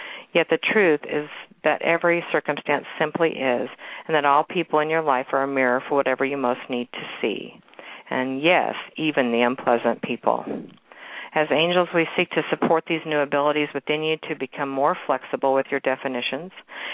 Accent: Kansas City, Missouri, United States; this week's inspiring story comes from actually my hometown and actually my old neighborhood. I live out in the suburbs now, but this is actually in Waldo in Kansas City.

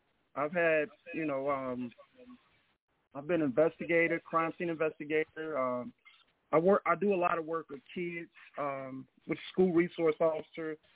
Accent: Fayette, Mississippi, United States; I'm from Fayette, Mississippi. I'm a police officer, part-time singer slash songwriter.

